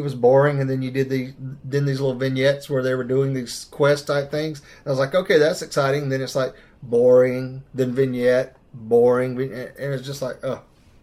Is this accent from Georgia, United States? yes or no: yes; Augusta, Georgia, United States; I grew up around Augusta, Georgia. It's all about the Masters.